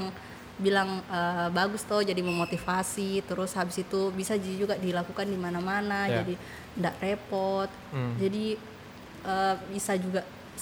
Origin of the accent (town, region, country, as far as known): Central Sulawesi, Indonesia; accent: Palu